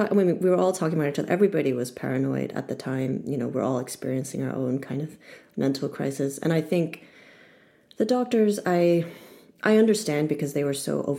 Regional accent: United States; because I, as an American, I don't know if it's like a cultural thing

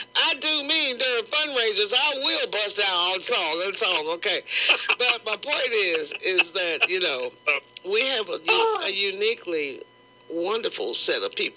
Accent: Kansas City, Missouri, United States; I'm from the Kansas City area, and that boogie woogie, that you had that boogie woogie going, I was like flashing back to the old

